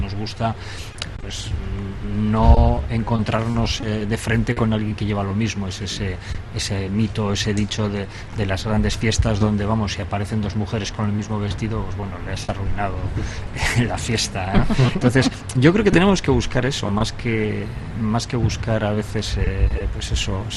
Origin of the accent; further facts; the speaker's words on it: San Sebastián, Basque Country, Spain; como yo soy de Donosti, yo la quiero azul